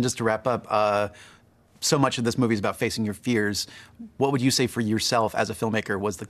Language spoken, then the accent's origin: English; Michigan, United States; I drove past a tornado when I was in my youth growing up in Michigan.